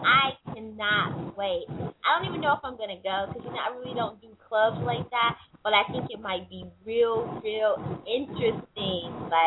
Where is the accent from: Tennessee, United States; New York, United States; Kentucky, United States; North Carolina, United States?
North Carolina, United States; this weekend in my hometown, we have what is called Homecoming for North Carolina A&T State University.